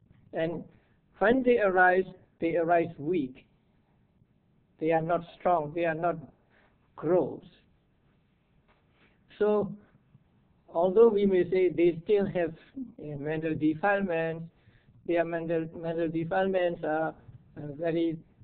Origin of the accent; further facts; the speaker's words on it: Mandalay, Mandalay Region, Myanmar; English is a second language; There was a man in my hometown, Mandalay.